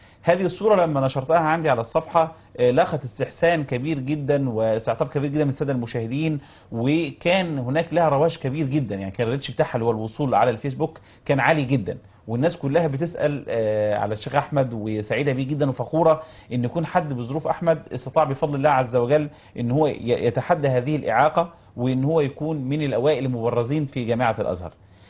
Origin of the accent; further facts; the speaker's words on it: Egypt; لنا احنا جميعا كمصريين وللمسلمين بشكل عام